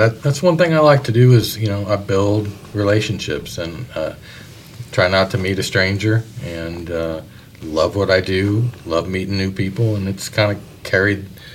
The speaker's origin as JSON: {"language": "English", "town": "Kansas City", "region": "Missouri", "country": "United States", "tie": "born or raised there", "said": "Yeah, so I grew up in Kansas City, and I had no idea what I wanted"}